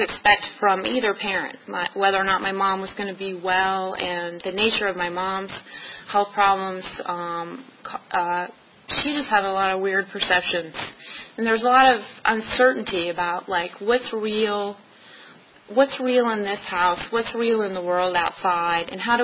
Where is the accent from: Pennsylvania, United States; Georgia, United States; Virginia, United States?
Virginia, United States; Fredericksburg; I grew up in Fredericksburg, and he worked in D.C., so he had that crazy commute to D.C.